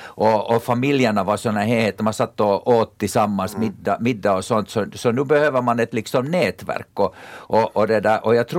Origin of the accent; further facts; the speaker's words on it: Ekenäs, Uusimaa, Finland; Det är jätteroligt att komma till sin hemstad. Jag är faktiskt född i Ekenäs.